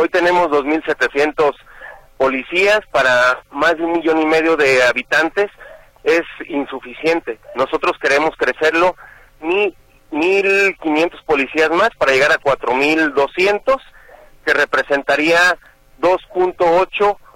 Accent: Zapopan, Jalisco, Mexico; un zapopano, toda la vida crecí en Pasos del Sol

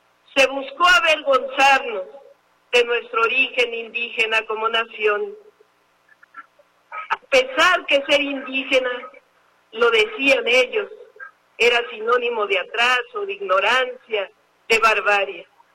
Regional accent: Mexico; una herida que estamos obligados, como mexicanas y mexicanos, a curar

